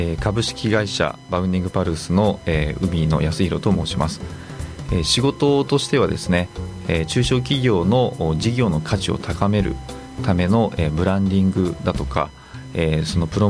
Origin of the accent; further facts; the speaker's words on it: Tokyo, Japan; もともとは東京。